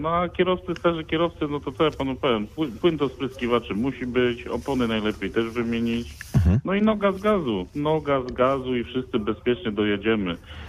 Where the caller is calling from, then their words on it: Poznań, Greater Poland Voivodeship, Poland; No, ja jestem z Poznania i myślę, że nie było źle.